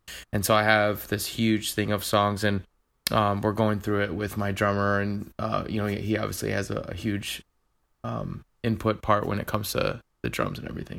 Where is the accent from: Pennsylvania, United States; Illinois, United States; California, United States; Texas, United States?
Illinois, United States; Chicago; I live just a couple blocks away from my hometown team.